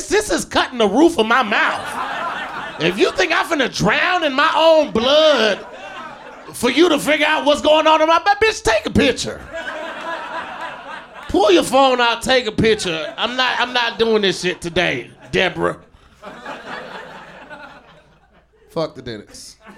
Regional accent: East St. Louis, Illinois, United States; I was raised in East St. Louis, which is like Compton and Watts together, but the size of Toluca Lake.

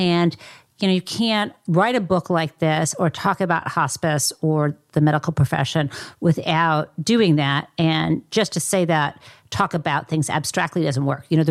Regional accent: Midwest, United States; I mean, I get from you, like I'm originally from the Midwest and which is different.

